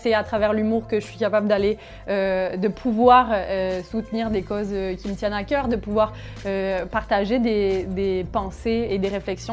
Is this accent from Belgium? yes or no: no; France; je suis française